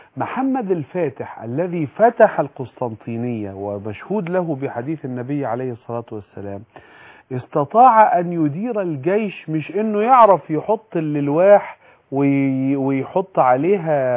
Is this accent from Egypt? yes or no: yes; Egypt